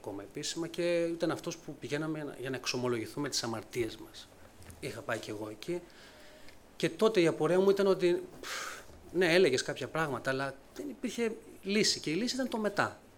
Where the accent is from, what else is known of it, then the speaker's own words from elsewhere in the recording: Amfikleia, Central Greece, Greece; also born or lived in Sydney, Australia; Και οι γονείς μου μετανάστες επέστρεψαν μετά από 12 χρόνια στην Ελλάδα. Μεγάλωσα σε ένα χωριό κοντά στον Παρνασσό, Αμφίκλια είναι το όνομά του, και εκεί από ό,τι θυμάμαι τον εαυτό μου, τα παιδικά μου χρόνια, την εφηβεία.